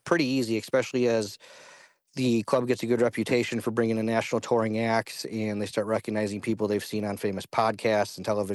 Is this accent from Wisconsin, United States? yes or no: yes; Wisconsin, United States; I grew up outside Lake Geneva where the tourists would come and stuff